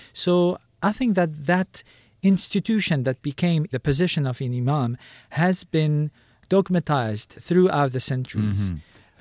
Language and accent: English; Nigeria; born there; I was born in Nigeria. I lived there in North Africa during my teenagehood